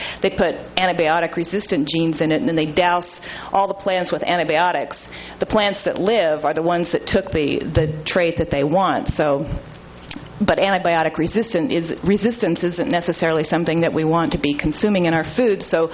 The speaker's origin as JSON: {"language": "English", "town": "Cambria", "region": "California", "country": "United States", "said": "I'm from Cambria, and I'm here today to inform the board and the public of a possible health risk"}